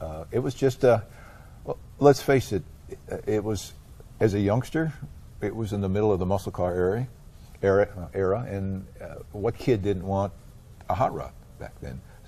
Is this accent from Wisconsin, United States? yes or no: yes; Greendale, Wisconsin, United States; I grew up in Greendale, Wisconsin, which is a suburb of Milwaukee, yeah. So I grew up at the same dirt racetrack that Alan Kulwicki drove in, Milwaukee Mile, you know.